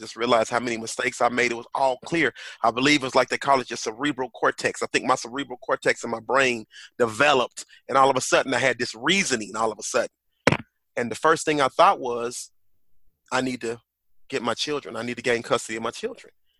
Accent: Tulsa, Oklahoma, United States; And I grew up in North Tulsa, in Tulsa, Oklahoma, and that's the hood, the ghetto.

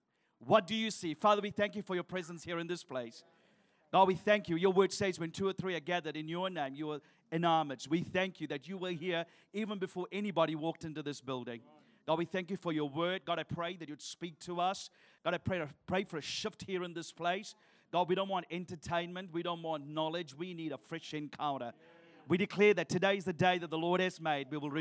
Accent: Sri Lanka; I'm originally from Sri Lanka. Anyone know where Sri Lanka is?

